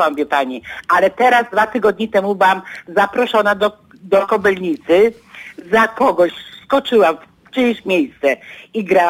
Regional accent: Gdynia, Pomeranian Voivodeship, Poland; born there; now in Słupsk, Poland; mieszkam w Słupsku, ale jestem na ogół gdynianką, bo w Gdyni się urodziłam.

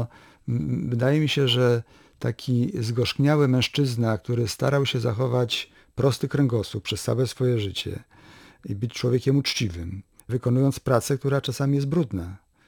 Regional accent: Kwidzyn, Pomeranian Voivodeship, Poland; jest moje rodzinne miasto Kwidzyn, zainteresowane bardzo moimi książkami, które mi bardzo wspiera

